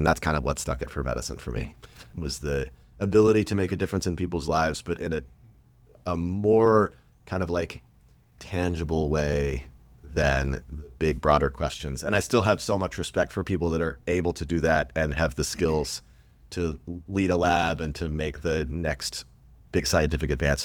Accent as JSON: {"language": "English", "town": "Knoxville", "region": "Tennessee", "country": "United States", "tie": "born or raised there", "said": "And I grew up in Knoxville, Tennessee, but I went to summer camp in the Pisgah National Forest."}